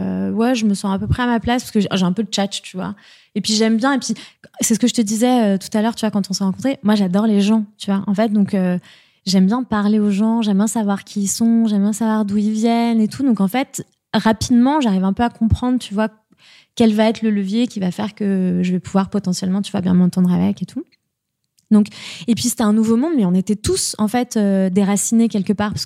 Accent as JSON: {"language": "French", "town": "Enghien-les-Bains", "region": "Île-de-France", "country": "France", "said": "C'est-à-dire, je venais d'Enghien-les-Bains. Enghien, franchement, c'est une banlieue chic, hein, c'est pas le..."}